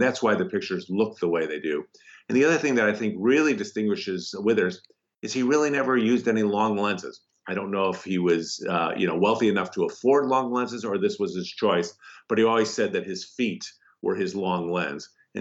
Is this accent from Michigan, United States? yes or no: no; Chicago, Illinois, United States; Well, I'm from Chicago, and I've gotten to Memphis has become kind of my adopted second town.